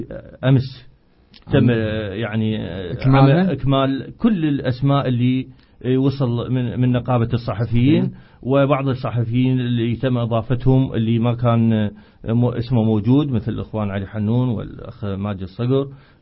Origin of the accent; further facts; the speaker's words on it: Basra, Basra Governorate, Iraq; أيضا عندنا في البصرة دورة آسيوية بي اللي هي بالمرتبة الثانية